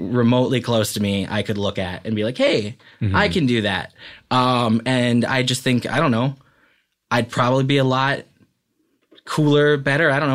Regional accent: Pine Ridge, South Dakota, United States; So basically, the idea was, you know, because I'm from Pine Ridge, and you know, there's always like charities to help us

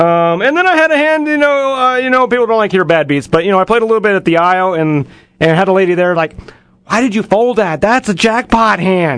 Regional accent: the South, United States; accent: southern; Mike was making fun of my southern accent the entire time.

